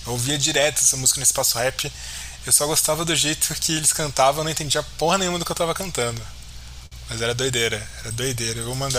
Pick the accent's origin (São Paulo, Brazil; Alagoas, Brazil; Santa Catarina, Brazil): São Paulo, Brazil; Campinas; a minha infância é que em Campinas é uma cidade do interior, muito forte, uma cidade do interior. Tudo bem que Bauru é uma cidade do interior, que é onde eu fiz faculdade, mas Campinas é uma cidade do interior muito forte.